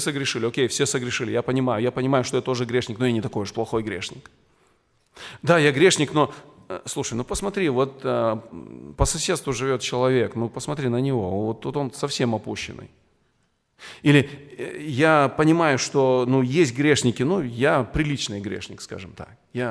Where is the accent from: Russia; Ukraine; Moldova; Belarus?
Moldova; я родом из Молдовы